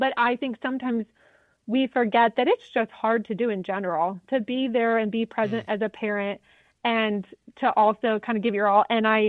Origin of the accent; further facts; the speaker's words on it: Washington, United States; now in Kansas City, United States; I grew up in the Northwest in Washington. Went to community college in Nebraska.